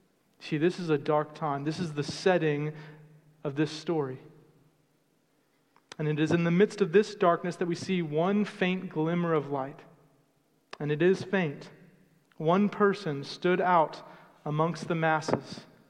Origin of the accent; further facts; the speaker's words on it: Florida, United States; We could enjoy the nice sunshine in the summer because we're from Florida.